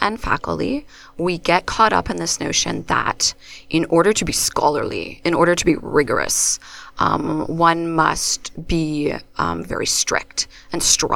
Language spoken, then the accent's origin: English; Windsor, Ontario, Canada; I grew up in Windsor, Ontario.